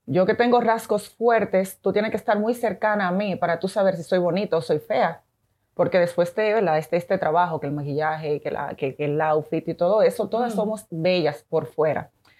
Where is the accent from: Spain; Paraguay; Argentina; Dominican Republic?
Dominican Republic; moved away as an adult; also born or lived in Venezuela; yo me forme en Venezuela y yo regrese a Dominicana